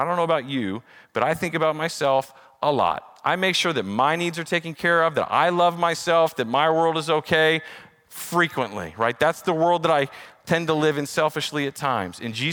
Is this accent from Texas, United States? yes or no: yes; Texas, United States; now in Fresno, United States; You know, I was an import from Texas, and as I came to Fresno, I just didn't see our city.